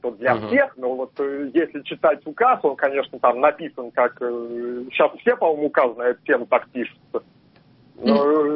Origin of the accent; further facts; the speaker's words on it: Nizhny Novgorod, Nizhny Novgorod Oblast, Russia; я из Нижнего Новгорода.